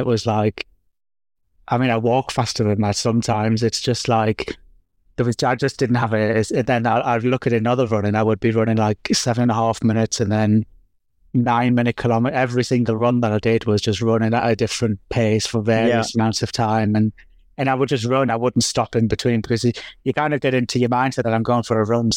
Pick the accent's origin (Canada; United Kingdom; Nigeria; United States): United Kingdom; Newcastle, North East England; you know, I'm from Newcastle.